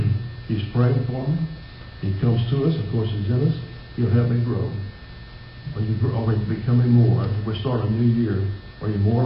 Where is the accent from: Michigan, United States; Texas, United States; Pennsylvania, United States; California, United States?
Texas, United States; Hearne; pastoring at 18, outside my hometown of Hearn.